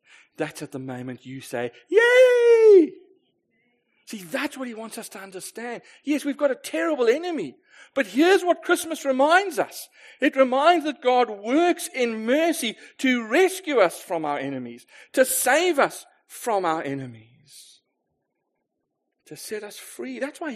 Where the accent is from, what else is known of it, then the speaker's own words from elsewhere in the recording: South Africa; Maybe that's just because I'm South African